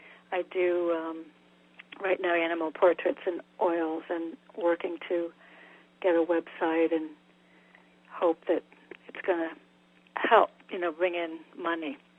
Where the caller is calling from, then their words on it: Connecticut, United States; I'm in Connecticut.